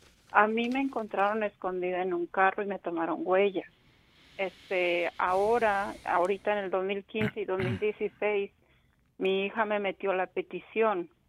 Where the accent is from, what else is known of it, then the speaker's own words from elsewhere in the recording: Guadalajara, Jalisco, Mexico; De Guadalajara.